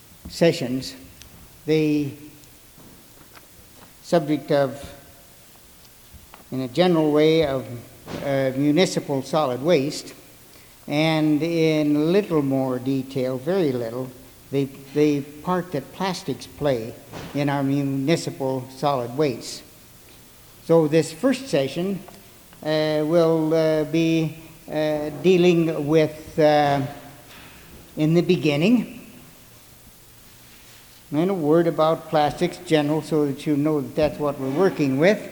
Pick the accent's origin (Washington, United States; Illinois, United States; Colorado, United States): Washington, United States; Tacoma; I am from Tacoma, Washington.